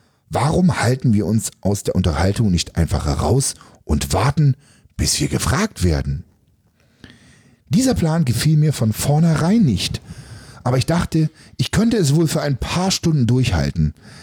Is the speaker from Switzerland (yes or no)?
no; East Germany, Germany; ich bin ja anders erzogen worden, Tim. Ich bin ja quasi ja in der DDR groß geworden.